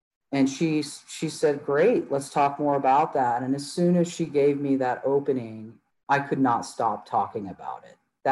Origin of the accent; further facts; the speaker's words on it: New Orleans, Louisiana, United States; born there; because I was born in New Orleans and you legally can't change your birth unless you go through this whole legal process.